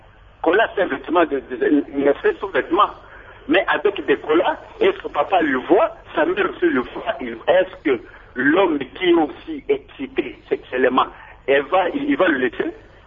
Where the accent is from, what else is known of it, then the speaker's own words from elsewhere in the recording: DR Congo; nous sommes congolais